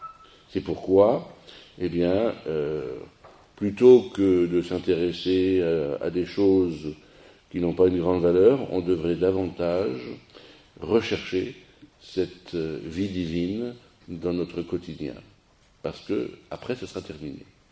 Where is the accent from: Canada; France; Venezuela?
France; Pas simplement parce qu'on est français, les râleurs